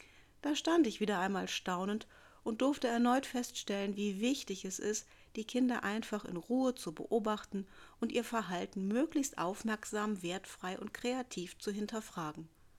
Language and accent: German; Rhineland, Germany; Ich bin ein Kind des Rheinlands und vertrete das Prinzip, warum nicht, solange es niemandem schadet.